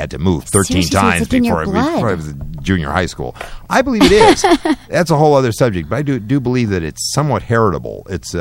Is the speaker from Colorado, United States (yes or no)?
yes; Denver, Colorado, United States; I grew up in Denver, Colorado.